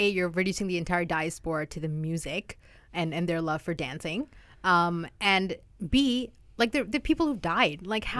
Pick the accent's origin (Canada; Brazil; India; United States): India; So I'm Indian and Danielle is Pakistani.